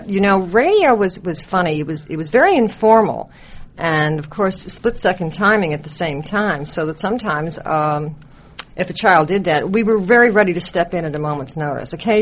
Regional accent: New York City, New York, United States; born there; No, I was born in New York City on 10th Avenue.

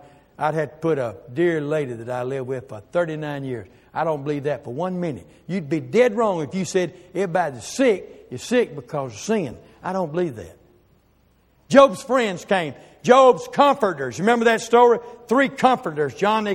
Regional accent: Promised Land, Mississippi, United States; I was born and raised over in Promised Land, over in Mississippi, North Mississippi.

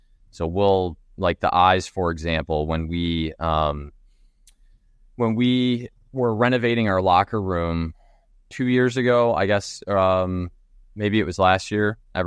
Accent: Michigan, United States; like I grew up in Michigan, so I knew obviously Sparty is a large national brand that people recognize.

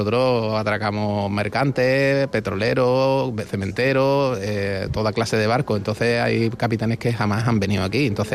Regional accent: Cádiz, Andalusia, Spain; now in Palma, Spain; he acabado aquí en Palma. Soy de Cádiz y llevo aquí viviendo unos 5 años

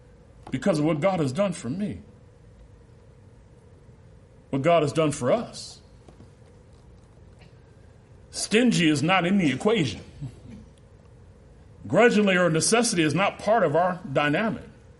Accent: Seattle, Washington, United States; also born or lived in Portland, United States / Riverside, United States / Oklahoma City, United States / Chicago, United States; I'm originally from Seattle, by the time I was 14, I lived in Portland, Oregon, Rubidoux, California, Riverside, California, Oklahoma City, back to Riverside, back to Seattle, back to Oklahoma, to Chicago by 14 years of age.

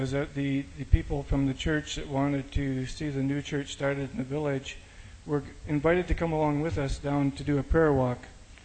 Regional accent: Canada; from Canada. And that was basically all I said.

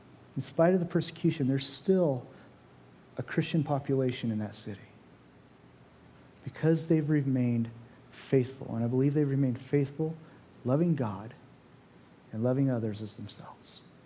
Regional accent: Oregon, United States; you're an Oregonian and you meet another Oregonian, you can be in New York, you're like, yeah, brother, we're from Oregon.

